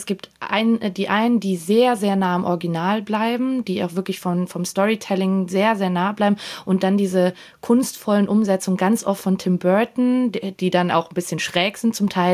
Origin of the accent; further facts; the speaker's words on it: Austria; ich als Österreicherin kenne das ja auch gut